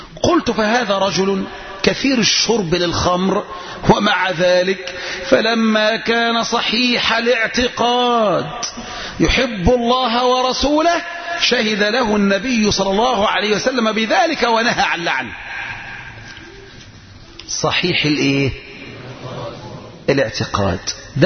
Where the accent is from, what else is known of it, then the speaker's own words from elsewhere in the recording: Egypt; الآن بعض الناس عندنا في مصر وفي غير مصر يحصل تشيع بنسبة كبيرة